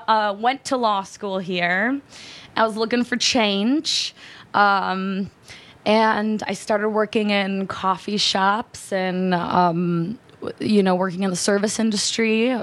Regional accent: Detroit, Michigan, United States; I grew up in Detroit watching Kwame Kilpatrick, be, run our city

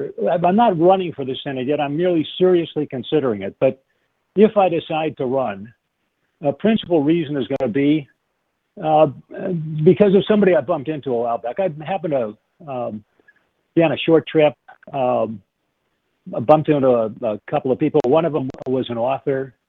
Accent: Brooklyn, Wisconsin, United States; born there; Yeah, I was born in Brooklyn, Wisconsin. I'm a fourth-generation Wisconsinite.

